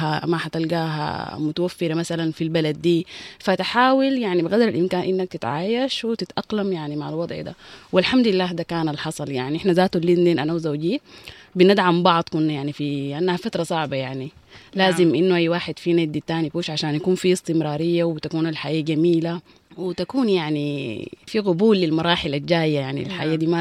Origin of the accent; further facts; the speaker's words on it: Khartoum, Sudan; now in South Sudan; تولدت ويهوجينا كان عيشنا في الخرطوم وبدينا حياتنا هناك.